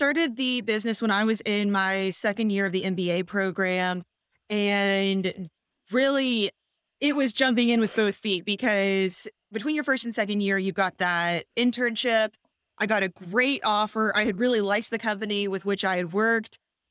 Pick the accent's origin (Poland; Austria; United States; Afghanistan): United States; Houston, Texas; also born or lived in Virginia; So I'm born and raised in Houston. I knew that I really did want to come back to Texas. I'd been living in Virginia for 7 years.